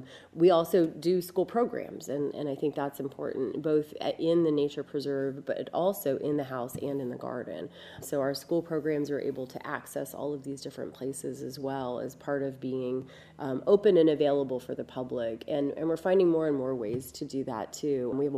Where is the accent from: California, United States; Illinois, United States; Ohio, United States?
Ohio, United States; But if you're from Minnesota, or like I am from Ohio, it's pretty amazing.